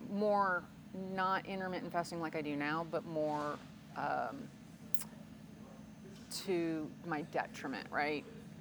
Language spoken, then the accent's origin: English; Dallas, Texas, United States; I am from Dallas, Texas. I am 50 years old, 50 years young.